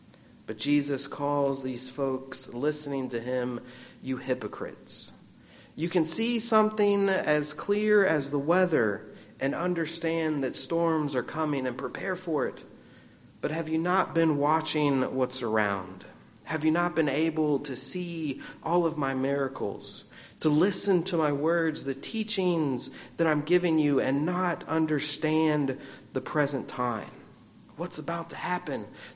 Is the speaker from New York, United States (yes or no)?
no; Florida, United States; I grew up in Florida on the East Coast.